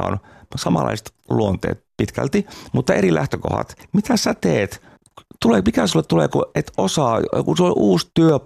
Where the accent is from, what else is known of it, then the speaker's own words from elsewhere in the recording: Hankasalmi, Central Finland, Finland; minun kotipaikka Hankasalmelta